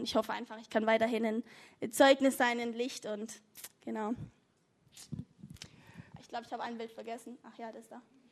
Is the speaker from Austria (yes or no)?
no; Brazil; now in Germany; ich bin ja in Brasilien aufgewachsen als Missionarskind